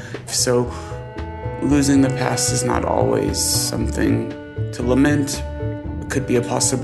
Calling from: Stockholm, Stockholm County, Sweden; I'm calling from Stockholm, Sweden.

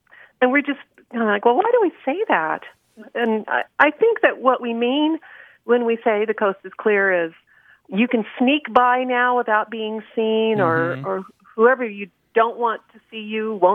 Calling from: Vancouver, Washington, United States; I'm calling from Vancouver, Washington.

